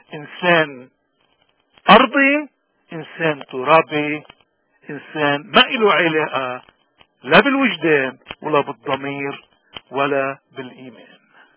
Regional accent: Lebanon; ما فينا نحن كلبنانيين بالتحديد نقبل ان نكون غنم

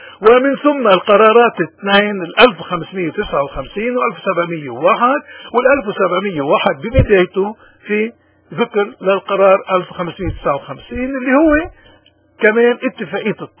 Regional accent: Lebanon; عندنا في لبنان موجود في الجنوب

